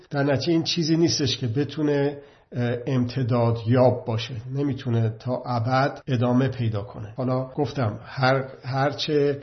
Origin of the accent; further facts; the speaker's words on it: Iran; الان 80 میلیون ما ایرانی هستیم داخل ایران